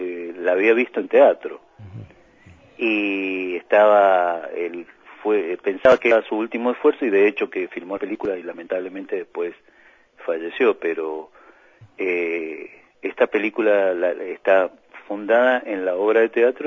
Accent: Mendoza, Argentina; nosotros los actores que estamos acostumbrados como bien mendocinos a estar en las calles principales

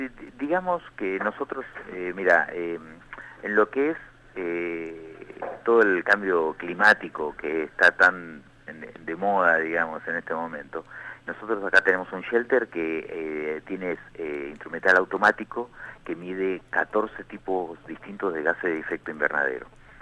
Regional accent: Argentina; somos muchos los argentinos que resguardamos la soberanía del continente blanco.

